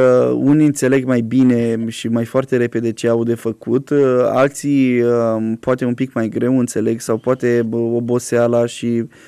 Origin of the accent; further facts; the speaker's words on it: Iași, Iași County, Romania; aflau că suntem de la Iași